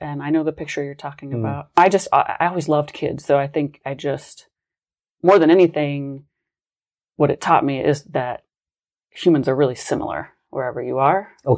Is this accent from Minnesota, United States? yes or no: no; West Virginia, United States; I could probably tie that back to growing up in West Virginia, mm-hmm. where many of us, you know, were quite low income.